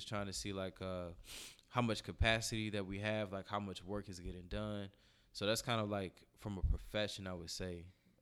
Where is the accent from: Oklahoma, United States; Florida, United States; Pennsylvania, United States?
Florida, United States; Like, I'm from Florida. You know, I drive 5 hours.